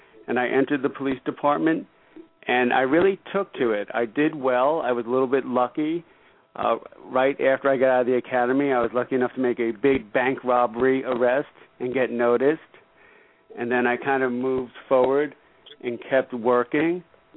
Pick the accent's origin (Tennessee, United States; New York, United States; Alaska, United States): New York, United States; Bronx; I grew up in the South Bronx